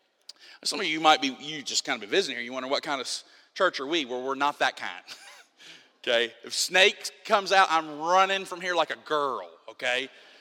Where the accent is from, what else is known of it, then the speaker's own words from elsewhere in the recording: Mobile, Alabama, United States; I grew up, most of you know, I grew up in Mobile, Alabama, down deep south.